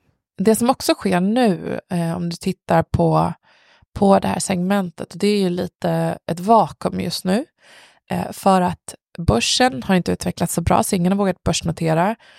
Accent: Uppsala, Uppsala County, Sweden; Men jag var också så här, jag är ju från Uppsala då som ni har förstått.

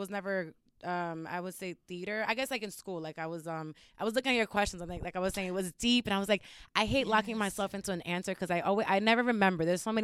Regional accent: New York City, New York, United States; Yeah, I grew up in Harlem, Washington Heights in the middle.

